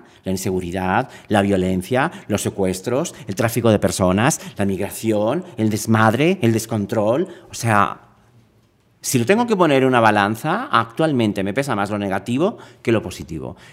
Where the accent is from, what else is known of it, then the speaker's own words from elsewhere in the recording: Spain; now in Mexico; Yo soy español y mexicano adoptado, ¿no? Aunque nunca me he sentido extranjero